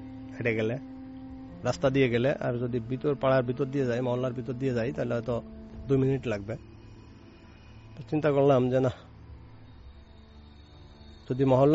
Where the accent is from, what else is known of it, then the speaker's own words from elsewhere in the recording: Narail, Khulna Division, Bangladesh; আমাদের বাড়ি নড়াইল লগা থানায়